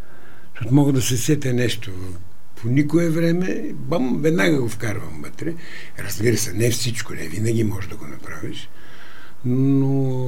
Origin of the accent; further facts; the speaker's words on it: Shumen, Shumen Province, Bulgaria; Аз съм от Шумен и в нашата махла имаше много музиканти.